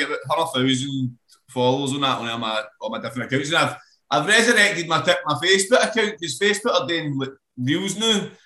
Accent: Govan, Scotland, United Kingdom; I grew up in Govan, not really exactly a place that was known for its wrestling. More known for its like junkies and fucking know what I mean, and its poverty. Fuck, you know what I mean, shipyards, it's known for shipyards

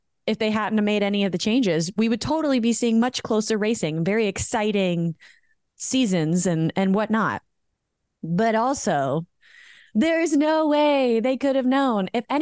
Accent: United States; Contrary to popular belief, a lot of people think that I am British, and I'm honored that you would think that I'm part of your beautiful country, but I am proud to be an American. I am American.

